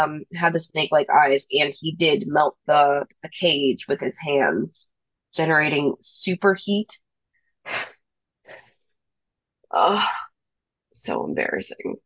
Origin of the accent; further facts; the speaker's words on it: United States; which is, of course, since we're from the United States, that's what we think of when we think of dragons.